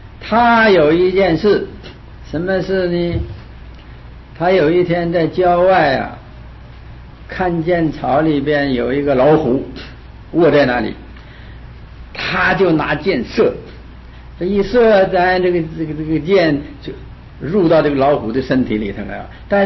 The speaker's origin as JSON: {"language": "Chinese", "country": "China", "said": "我们中国人的解释啊，就是啊，诚之所至啊，金石为开"}